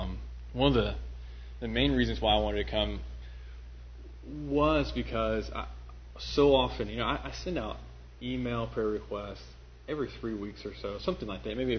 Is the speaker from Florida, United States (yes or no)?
no; Hopkinsville, Kentucky, United States; I grew up in Hopkinsville, so not far that way.